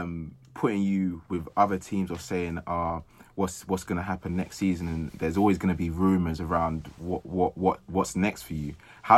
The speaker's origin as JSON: {"language": "English", "region": "England", "country": "United Kingdom", "tie": "born there", "said": "I'm from Nigeria as well, yeah. So I've got like two, born in England, parents from Nigeria."}